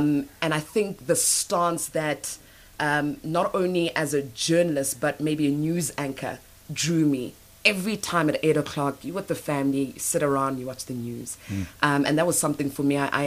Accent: Hazyview, Mpumalanga, South Africa; young girl, 30 years old from Mpumalanga, born in a place called Sabi, raised in Hazyview.

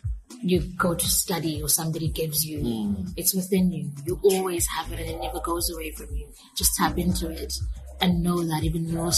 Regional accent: Umlazi, KwaZulu-Natal, South Africa; because I was raised in Mlazi. You know, I'm from here

